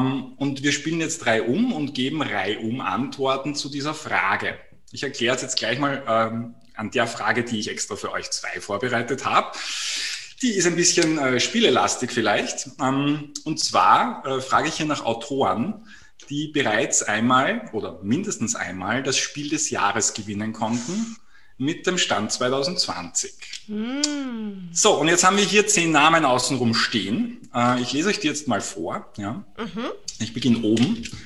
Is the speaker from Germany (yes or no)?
no; Vienna, Austria; Also ich bin aus Wien.